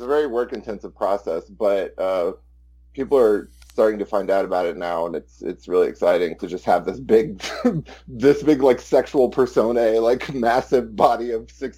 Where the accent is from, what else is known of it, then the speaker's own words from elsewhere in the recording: Austin, Texas, United States; I'm white trash from Central Texas, Austin, Texas. I'm about 32 years old.